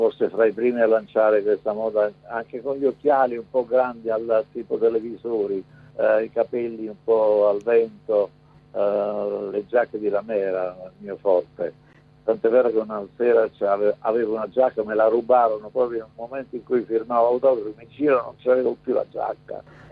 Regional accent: Naples, Campania, Italy; Io sono napoletano, l'accento non era manco di napoletano, era dei dintorni.

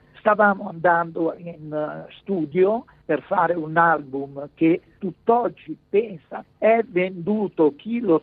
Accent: Genoa, Liguria, Italy; Tu pensa che da genovesi non abbiamo mai minimamente pensato ad un risvolto economico facendo musica.

